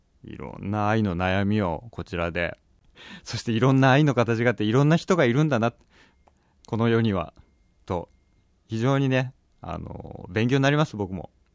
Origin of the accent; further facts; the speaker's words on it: Kumamoto, Japan; まあ、11月の22日これ日曜日、これ地元熊本ですね